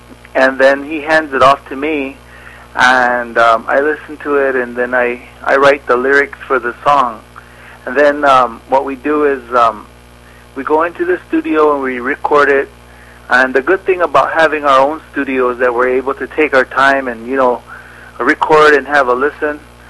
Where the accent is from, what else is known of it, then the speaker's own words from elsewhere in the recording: New Mexico, United States; I grew up right here in the Pueblo villages of New Mexico.